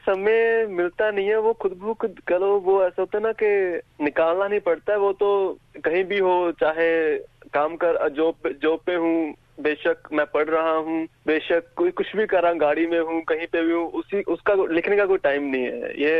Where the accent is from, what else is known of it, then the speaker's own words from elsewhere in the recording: Rajpur Bhaiya, Punjab, India; moved away as an adult; now in Melbourne, Australia; मैं पंजाब से, इंडिया में पंजाब से बिलोंग करता हूँ। पंजाब का एक डिस्ट्रिक्ट है होशियारपुर, तो उसी में एक छोटा सा गांव आता है राजपुर भाइया, तो मैं वहाँ का रहने वाला हूँ। अभी ऑस्ट्रेलिया में मेलबर्न में रह रहा हूँ पिछले 2 साल से।